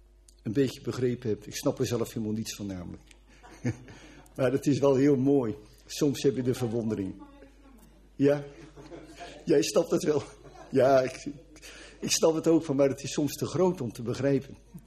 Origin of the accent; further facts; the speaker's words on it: Katwijk, South Holland, Netherlands; ik kom uit Katwijk, dat herken ik wel